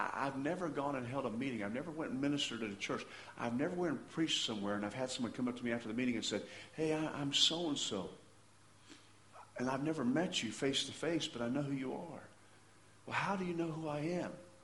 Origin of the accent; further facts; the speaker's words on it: Kansas, United States; Bob Dole's from my home state, real close to where I grew up. I knew exactly where he grew up. I know his area. I know his town.